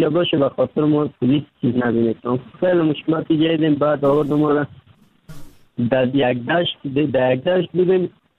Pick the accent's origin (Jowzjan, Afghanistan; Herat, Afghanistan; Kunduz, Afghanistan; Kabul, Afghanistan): Kabul, Afghanistan; now in Turkey; در مدت 3 سال میشه ترکیه آمدم، از افغانستان 3 سال میشه رکن سیدنم ترکیه هستم. اما از افغانستان آمدم طرف پاکستان آوردم، رو آمدم از کابل آمدم